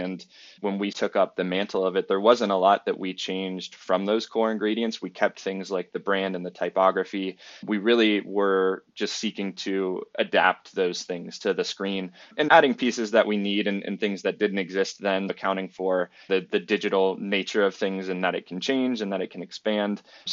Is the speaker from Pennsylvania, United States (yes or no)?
no; New York, United States; And I think as a New Yorker who spends time in a very different subway